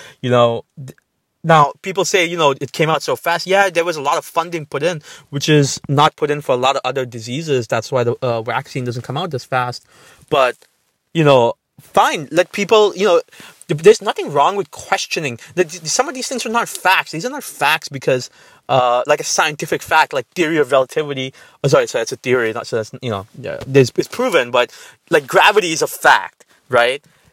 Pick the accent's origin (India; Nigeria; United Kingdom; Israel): India; now in United States; Listen, I come from India.